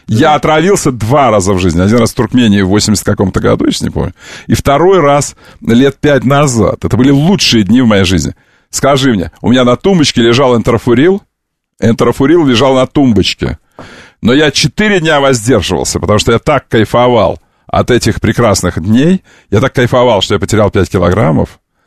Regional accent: Moscow, Russia; Это мы, москвичи

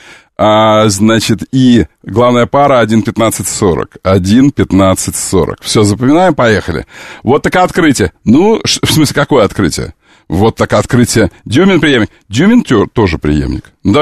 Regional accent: Volgograd, Volgograd Oblast, Russia; Ты знаешь, я школу закончил в Волгограде

